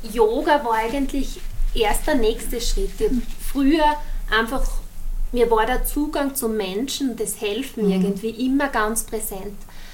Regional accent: Denmark; born there; Ich bin wirklich halb, das heißt, ich bin in Dänemark geboren, mein Papa ist Däne und meine Mama Steirerin.

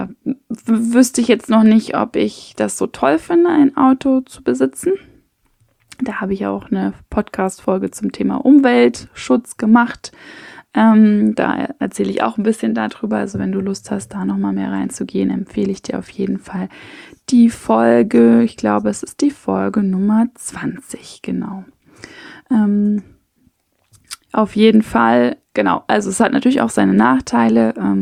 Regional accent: Hamburg, Germany; Schließlich bin ich hier wirklich an dem Fleck aufgewachsen. Aber meine Eltern leben hier in einem Teil von Hamburg, es ist kein Vorort von Hamburg, ganz und gar nicht, aber der sehr, sehr trotzdem grün ist.

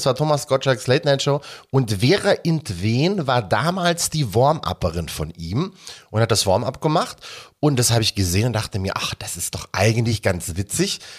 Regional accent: Bavaria, Germany; weil ich nicht aus Oberfranken komme, so wie du, sondern aus dem schönen Oberbayern.

